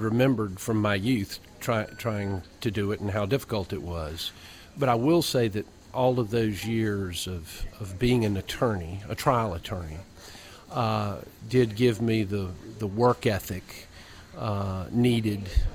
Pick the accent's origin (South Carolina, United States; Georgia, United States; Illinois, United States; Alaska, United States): South Carolina, United States; Rock Hill; now in Asheville, United States; I was born and raised in Rock Hill. I practiced law here for several decades. And before I retired to Asheville.